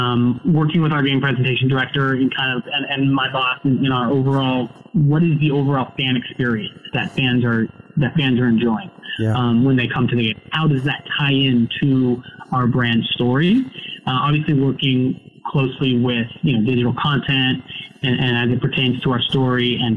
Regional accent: Seattle, Washington, United States; I'm from Seattle, and I was up there for the holidays

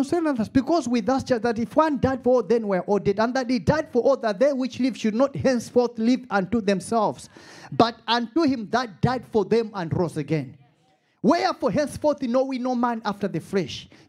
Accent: Malawi; accent: Malawian; I know I've got my Malawian beautiful accent.

